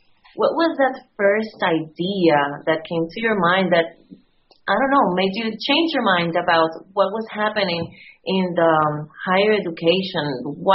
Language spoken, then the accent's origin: English; Puerto Rico; English is a second language; just for the record. I'm from Puerto Rico, so please forgive my English if it's not perfect.